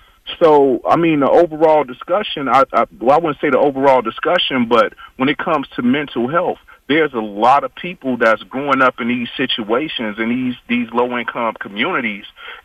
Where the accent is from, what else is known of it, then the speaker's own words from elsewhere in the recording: Chicago, Illinois, United States; I grew up in Chicago in some of the poor communities growing up, Lawndale and Inglewood.